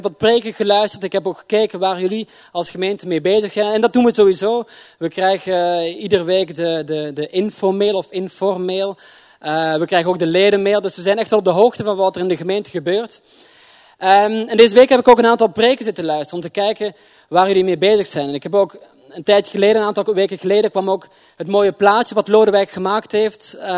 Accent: Belgium; Ik kom uit België en vandaag zijn daar gemeenteraadsverkiezingen, kan ik helaas niet heen.

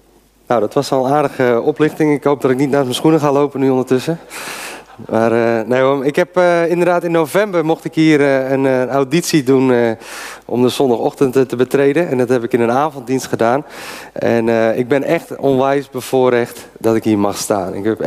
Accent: Alkmaar, North Holland, Netherlands; also born or lived in Haarlem; Wij zijn in januari, vorig 2015, november zijn wij hier komen wonen. Ik ben geboren in Haarlem, nou, opgegroeid in Alkmaar, uiteindelijk nu een kleine anderhalf jaar hier.

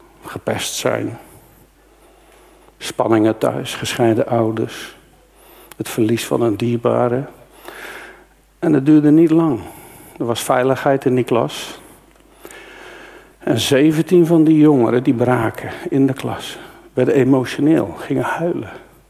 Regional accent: Dordrecht, South Holland, Netherlands; Ik kom echt uit de Randstad. Vlakbij Rotterdam, Dordrecht. In Dordrecht, daar kom ik vandaan.

